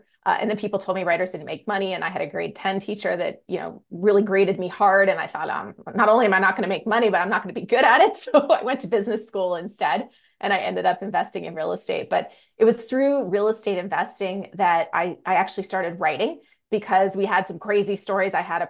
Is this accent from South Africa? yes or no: no; Canada; now in Las Vegas, United States; I am Canadian. I live in Las Vegas, but I am Canadian.